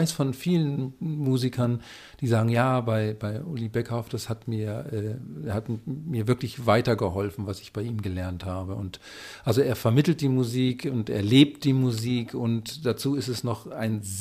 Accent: Bremen, Germany; als Bremer kennt man Uli Beckerhoff seit den 70er, 80er Jahren ja schon

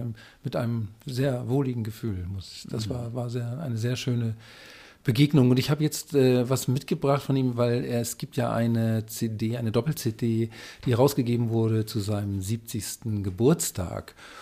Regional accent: Bremen, Germany; als Bremer kennt man Uli Beckerhoff seit den 70er, 80er Jahren ja schon

